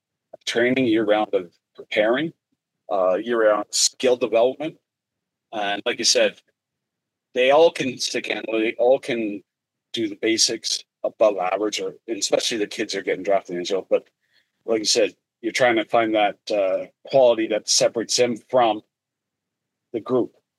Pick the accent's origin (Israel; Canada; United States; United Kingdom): Canada; being a Canadian